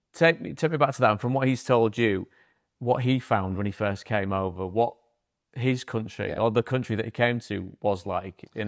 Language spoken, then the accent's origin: English; Hull, Yorkshire and the Humber, United Kingdom; Born and bred in Yorkshire, up in Hull